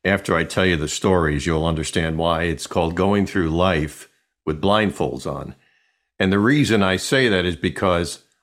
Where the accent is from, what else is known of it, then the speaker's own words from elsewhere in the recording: New Jersey, United States; We grew up in New Jersey. We were applying to colleges.